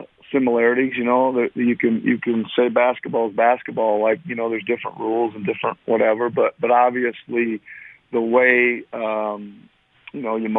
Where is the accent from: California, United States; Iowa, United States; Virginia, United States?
Iowa, United States; I kind of had to go back to my home state of Iowa